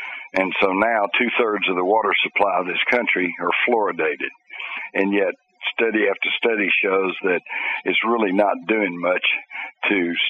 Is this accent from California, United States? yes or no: no; Texas, United States; When I was growing up in Texas, we took guns to school.